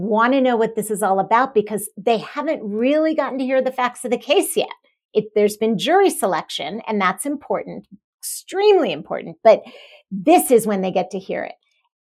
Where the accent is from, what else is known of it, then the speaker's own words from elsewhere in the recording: Maryland, United States; I grew up in Maryland. So I had a little bit of a different experience, although still East Coast.